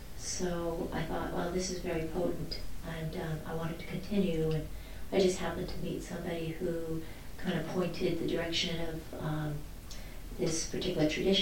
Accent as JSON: {"language": "English", "region": "California", "country": "United States", "tie": "born or raised there", "also_born_or_lived": "England", "said": "But after being there for 11 years, I made my way back here, which is, I grew up in California, so it's kind of coming full circle."}